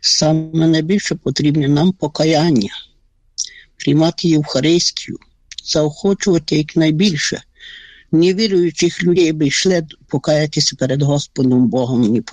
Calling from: Kosiv, Ivano-Frankivsk Oblast, Ukraine; Косівщина

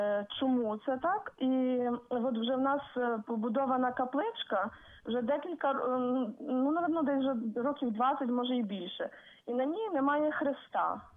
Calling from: Khmelnytskyi Oblast, Ukraine; з Хмельницької області, село Доброгорщ.

